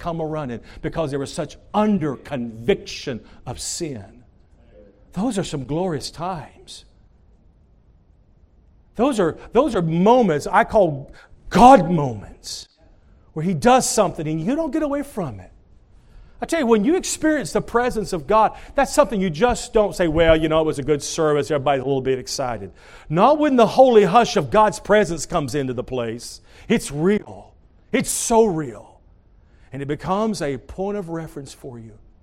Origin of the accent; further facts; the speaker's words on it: Tennessee, United States; where I grew up in East Tennessee, we were right there at Oak Ridge, Tennessee, where they make the bomb, you know.